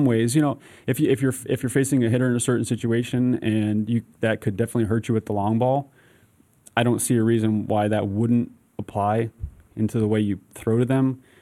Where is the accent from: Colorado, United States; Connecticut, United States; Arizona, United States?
Connecticut, United States; also born or lived in Trumbull / Reading; we grew up in Trumbull and Reading, Connecticut, which is hour 30 depending on traffic, and this was our team.